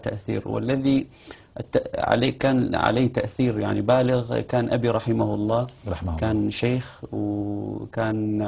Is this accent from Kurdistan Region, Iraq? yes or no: yes; Kurdistan Region, Iraq; Arabic is a second language; أتوا إلى العراق إلى كردستان ودرسونا اللغة العربية والتفسير والقرآن الكريم،